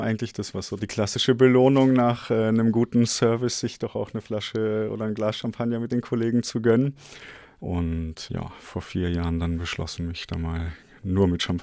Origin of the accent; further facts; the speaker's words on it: Germany; now in Vienna, Austria; Bin dann nach Wien gekommen, aus Deutschland.